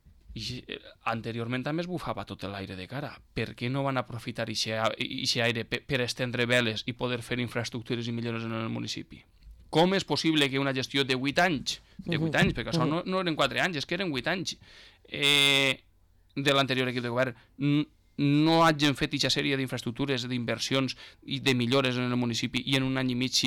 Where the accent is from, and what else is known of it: Les Alqueries, Valencian Community, Spain